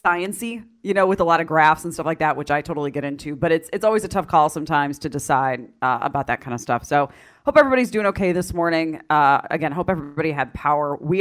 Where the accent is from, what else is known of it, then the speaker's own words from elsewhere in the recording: Tornado Alley, United States; You know, I grew up in Tornado Alley, and I've seen two tornadoes in person, once when I was a kid and once when I was in my early 20s.